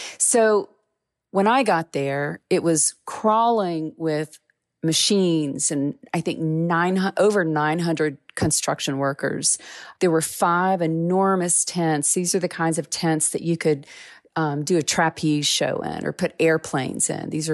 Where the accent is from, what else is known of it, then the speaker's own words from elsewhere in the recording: Mississippi, United States; is in Vicksburg, Mississippi, my home state